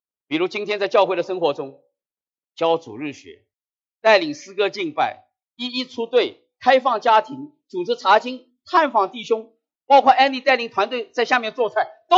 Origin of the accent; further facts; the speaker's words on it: China; 我们中国人太明白了，有什么样的力量过什么样的日子